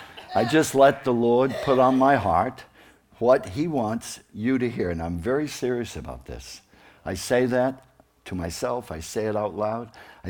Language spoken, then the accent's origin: English; Wiscasset, Maine, United States; As most of you know, I grew up down in Wiscasset, and I just love Maine.